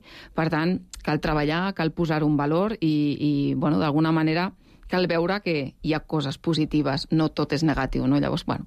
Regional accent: Barcelona, Catalonia, Spain; jo que sóc de Barcelona i Rodalies

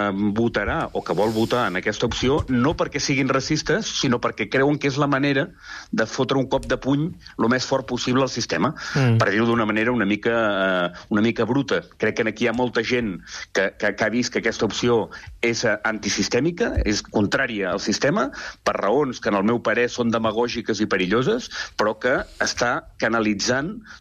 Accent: Catalonia, Spain; Jo sóc de la Catalunya Interior

